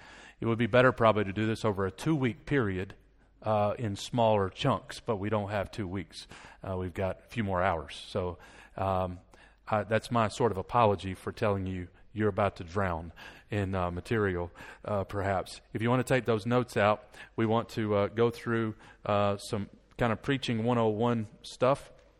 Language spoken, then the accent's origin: English; United States; accent: American; Thank you for putting up with my American accent.